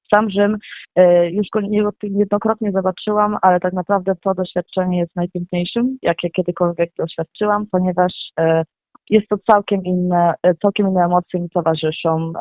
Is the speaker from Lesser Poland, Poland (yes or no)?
yes; Rzezawa, Lesser Poland, Poland; pochodzę z parafii Rzezawa. Jest to miejscowość w województwie małopolskim, dieceza Tarnowska.